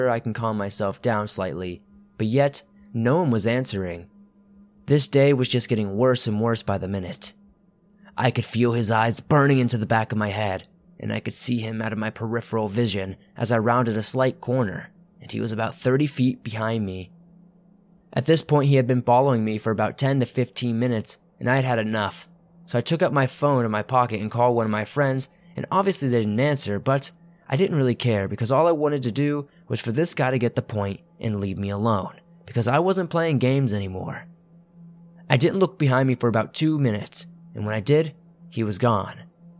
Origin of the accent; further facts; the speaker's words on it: Australia; I'm 17 and I'm from Australia